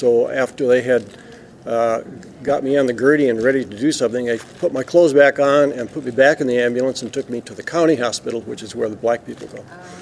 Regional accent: Michigan, United States; I grew up on a farm in Michigan, and so I was pretty naive about the whole civil rights idea.

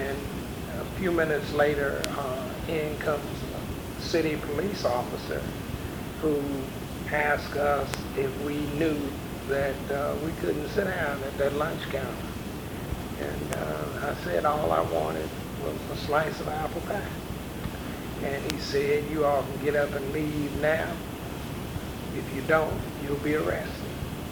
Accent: Jackson, Mississippi, United States; born there; I was born in Jackson, Mississippi in 1942.

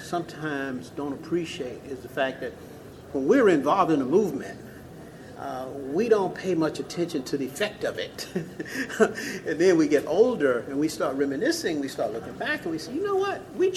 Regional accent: Georgia, United States; I grew up here in Georgia, and I was one of those young teenagers who just attracted to Jose because of his magnetism and that magic

